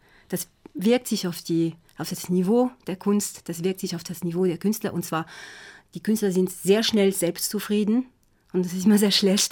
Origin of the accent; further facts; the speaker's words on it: France; German is a second language; ich bin Französin und habe auch schon Französischkurse gegeben.